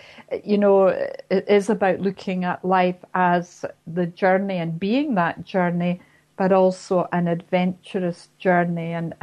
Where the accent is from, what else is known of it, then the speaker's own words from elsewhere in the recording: Glasgow, Scotland, United Kingdom; I'm a Glaswegian living in Scotland, I'm really down to earth.